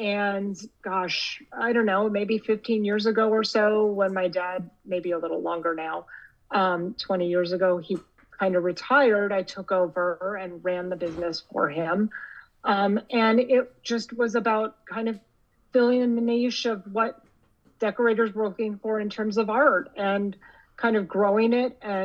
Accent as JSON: {"language": "English", "town": "Los Angeles", "region": "California", "country": "United States", "tie": "born or raised there", "said": "I mean, I'm a city girl. I was born and raised in Los Angeles."}